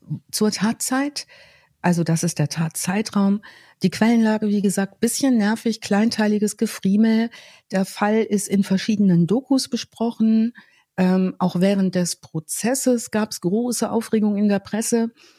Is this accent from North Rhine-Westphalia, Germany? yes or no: yes; North Rhine-Westphalia, Germany; er kommt auch überdies aus Herford, das ist in meiner alten Heimat. Und kann gut verstehen, dass Menschen, die nicht aus OWL kommen, nicht nachvollziehen können, warum zum Beispiel ich immer alle Größen mit Bielefeld vergleiche.